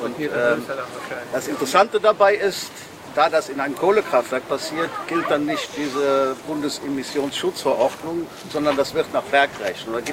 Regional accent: Frechen, North Rhine-Westphalia, Germany; ich bin aus Frechen, sitze auch hier im Stadtrat. Bin ganz in der Nähe dieser Fabrik geboren

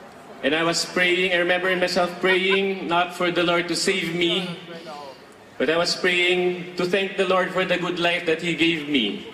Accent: Philippines; I come all the way from the Philippines.

